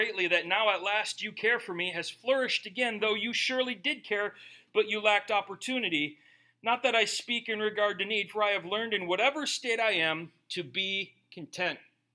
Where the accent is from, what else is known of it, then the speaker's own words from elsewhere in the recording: United States; I'm an American. I have sicknesses because I eat too much.